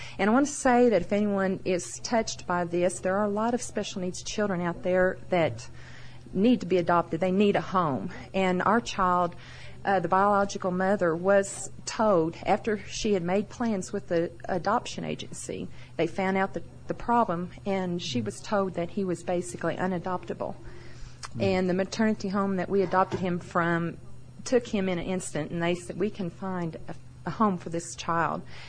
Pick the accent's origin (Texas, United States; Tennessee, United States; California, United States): Texas, United States; Oakton; from Oakton, Texas, and as an adoptive mother of a special needs child